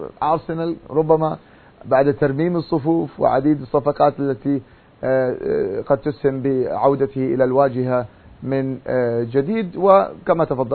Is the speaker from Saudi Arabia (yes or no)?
yes; Saudi Arabia; بحكم تواجدي في المملكة العربية السعودية وعشت طفولتي في السعودية